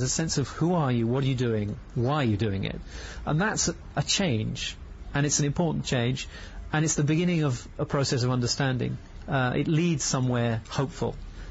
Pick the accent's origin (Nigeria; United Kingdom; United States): United Kingdom; moved away as an adult; now in Israel; I'm not American. I'm British. And I live in Israel and have been for the last 5 years.